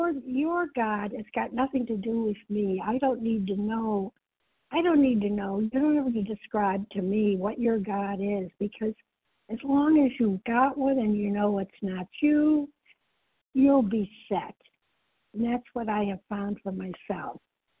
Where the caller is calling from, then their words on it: Massachusetts, United States; I'm calling from Massachusetts, west of Boston.